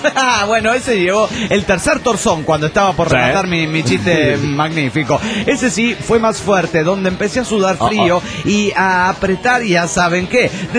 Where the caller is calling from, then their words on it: Tarija, Bolivia; de Tarija, Bolivia.